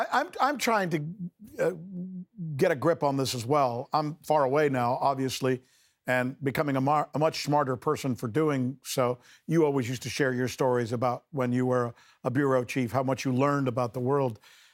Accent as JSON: {"language": "English", "town": "Miami", "region": "Florida", "country": "United States", "tie": "born or raised there", "also_born_or_lived": "Cuba", "said": "As you know, I was born in Cuba. I know your history as you know mine. And I grew up in Miami, so I'm kind of one of those anti-comunista guys"}